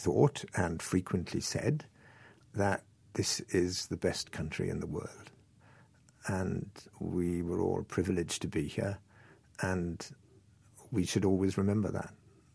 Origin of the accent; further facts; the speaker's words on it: Gorseinon, Wales, United Kingdom; born there; I was born in Gorsainham